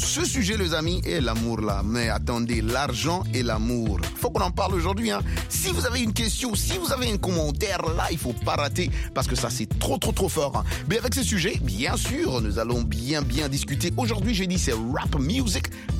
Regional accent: DR Congo; mon pays d'origine, la RDC.

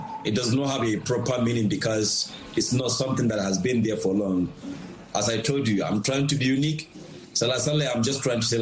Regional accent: Northern Nigeria, Nigeria; I come from Northern Nigeria, basically, you know, like, where it is being dominated by Hausa people.

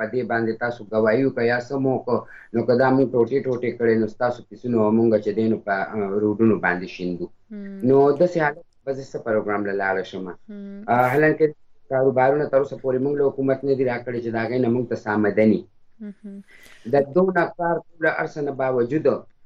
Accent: Mardan, Khyber Pakhtunkhwa, Pakistan; زه خپل د مردان یم

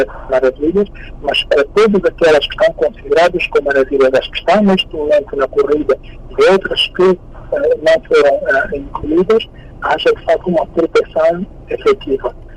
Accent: Angola; Todos nós, enquanto angolanos, devemos proteger e ajudar a manter sustentáveis esses locais.

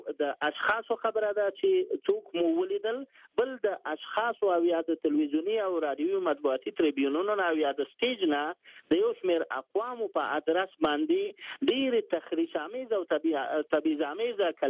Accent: Afghanistan; زه د یو افغان په توګه ډېر سخت وشرمېدم.

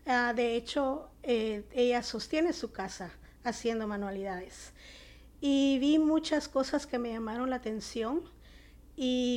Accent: Guatemala; soy guatemalteca

